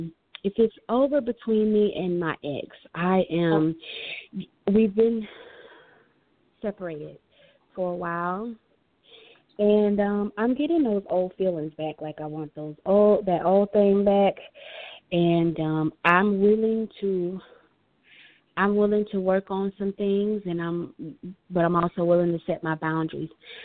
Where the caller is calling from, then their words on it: Florida, United States; I'm calling from Florida.